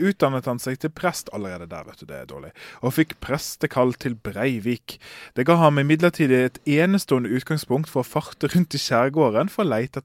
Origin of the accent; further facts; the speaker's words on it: Follnes, Vestland, Norway; Men det altså sånn at Sotra har to øyer. Lille Sotra og Store Sotra. Og jeg fra Lille Sotra. Mm-mm. Follnes, Anglevik, for de av dere som lokalkjent.